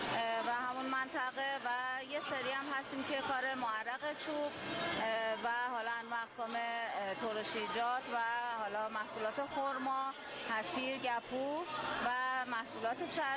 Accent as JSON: {"language": "Persian", "town": "Abadan", "region": "Khuzestan", "country": "Iran", "said": "بله، من از آبادانم"}